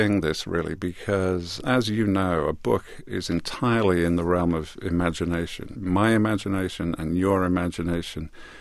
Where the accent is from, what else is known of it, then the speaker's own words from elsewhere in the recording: England, United Kingdom; I'm English, but my dad was Irish